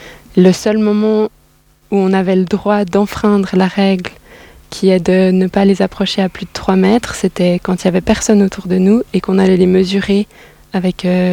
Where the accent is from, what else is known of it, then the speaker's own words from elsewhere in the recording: Switzerland; je pense que en tant que Suisse où on ne vit pas proche d'un océan